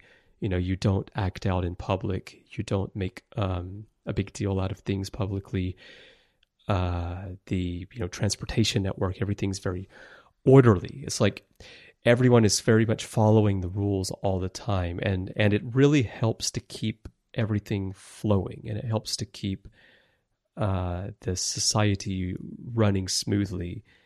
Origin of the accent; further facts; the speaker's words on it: United States; moved away as an adult; now in Japan; There's a great contrast for me being American, growing up in America, but then living most of my adult life in Japan